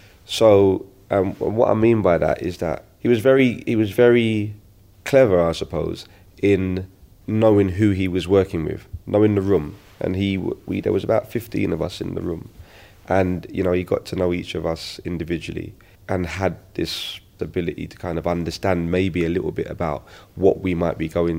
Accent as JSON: {"language": "English", "region": "London", "country": "United Kingdom", "tie": "born or raised there", "said": "as a youngster growing up in East London"}